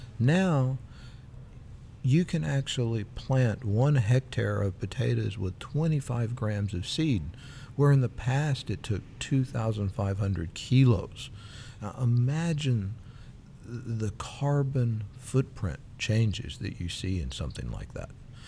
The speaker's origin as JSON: {"language": "English", "region": "Texas", "country": "United States", "tie": "born or raised there", "said": "Well, as I said, I grew up in Texas where there's not a lot of water"}